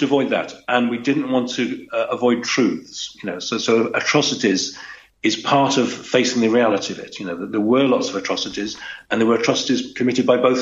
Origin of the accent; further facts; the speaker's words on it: United Kingdom; I'm British